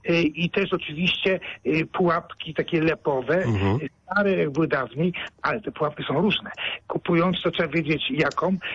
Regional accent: Kuyavian-Pomeranian Voivodeship, Poland; Gwara piękna, wielkopolska, ale ja pochodzę z Kujaw

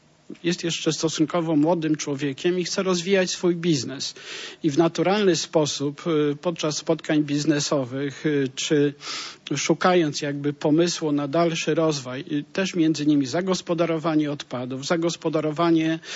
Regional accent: Poznań, Greater Poland Voivodeship, Poland; bo jestem z Poznania

